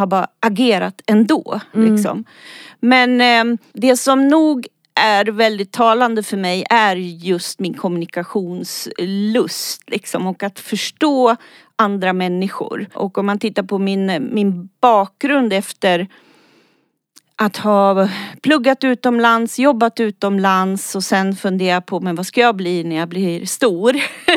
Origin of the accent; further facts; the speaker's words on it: Sweden; also born or lived in Austria; Jag är född i Österrike, är norsk medborgare, uppvuxen i Sverige och bodde hos min pappa.